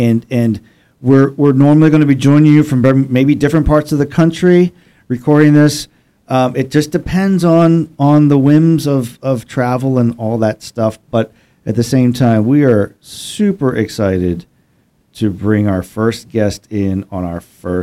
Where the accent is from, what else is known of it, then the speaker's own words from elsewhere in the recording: Philadelphia, Pennsylvania, United States; I mean, I'm from Philadelphia, and I have to.